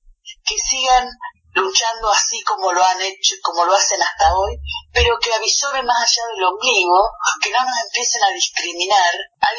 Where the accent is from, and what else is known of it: Salto, Buenos Aires Province, Argentina; born there; now in La Plata, Argentina